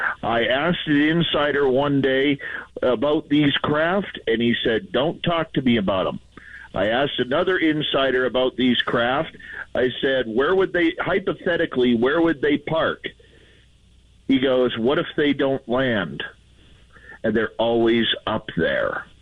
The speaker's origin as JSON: {"language": "English", "country": "Canada", "said": "We celebrate just being Canadian, whatever that means these days, and everything that's good."}